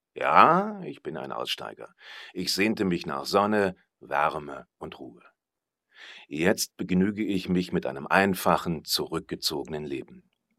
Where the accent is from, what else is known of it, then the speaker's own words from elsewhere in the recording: Germany; moved away as an adult; now in Greece; Ich lebe das, wovon wahrscheinlich viele Deutsche mal träumen, wenn ihnen der Alltagsstress über den Kopf wächst. Mehr als 25 Jahre wohne ich jetzt in Griechenland.